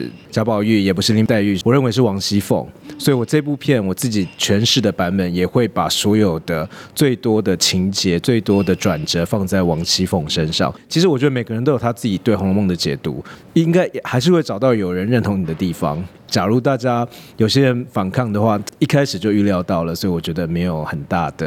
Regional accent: Taiwan; 澳洲的朋友大家好，我是来自台湾的

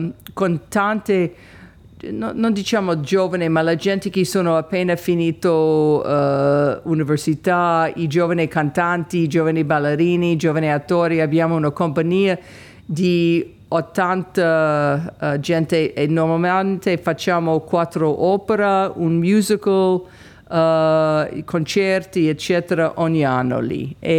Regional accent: New York, United States; Italian is a second language; also born or lived in France; Sono nata a New York, sono cresciuta a New York e in Francia, e ho imparato italiano perché ho lavorato in Italia molto nei teatri della Lirica, La Scala, Venezia, Parma, Bologna, Roma, eccetera. E poi sono italo-americana.

